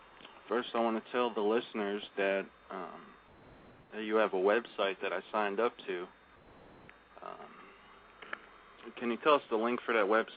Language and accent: English; Derby, Connecticut, United States; born there; We were both born in Connecticut. I was born in Derby. You were born in Waterbury. That's pretty cool. I actually went to Crosby High when I moved back up there.